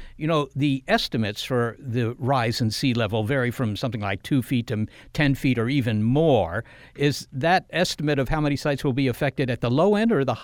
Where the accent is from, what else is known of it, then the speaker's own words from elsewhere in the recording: Washington, District of Columbia, United States; You know, I grew up in the Washington, D.C. area, and, you know, that was all pretty much a swamp before they started developing it at the end of the 18th century.